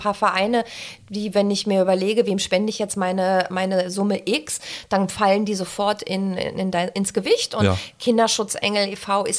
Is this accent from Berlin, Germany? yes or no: yes; Berlin, Germany; born there; Eigentlich in Britz, aber in Zehlendorf habe ich lange jetzt immer gewohnt und also eigentlich Britz.